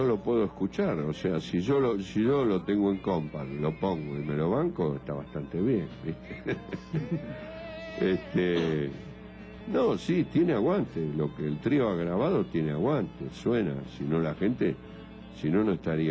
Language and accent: Spanish; Buenos Aires, Argentina; soy muy porteño, muy yeca, muy gotán y todo eso, ¿viste? El lenguaje, mi manera de hablar